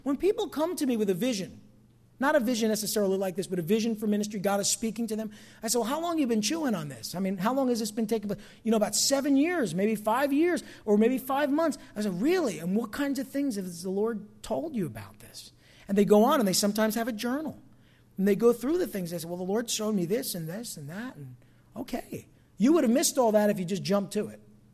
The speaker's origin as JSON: {"language": "English", "region": "New Jersey", "country": "United States", "said": "Now, I'm from New Jersey, so this is what we did."}